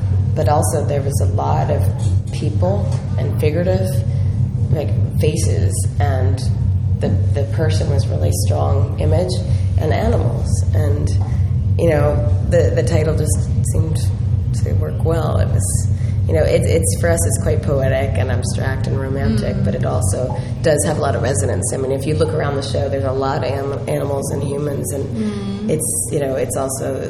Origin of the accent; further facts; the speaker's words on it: United States; at least as an American, and since 9/11 it hasn't gone away at all.